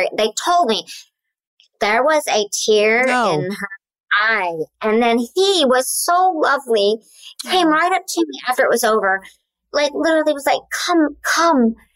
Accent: Oklahoma, United States; And it was ironically from Oklahoma, and you know I'm from Oklahoma.

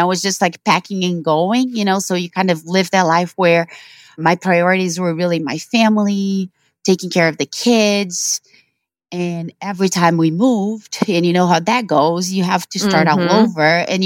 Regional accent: Brazil; So I was born and raised in Brazil

